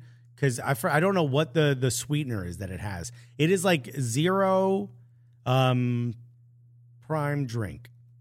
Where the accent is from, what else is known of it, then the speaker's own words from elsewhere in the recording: North West England, United Kingdom; accent: Scouse; You just don't understand my Scouse accent.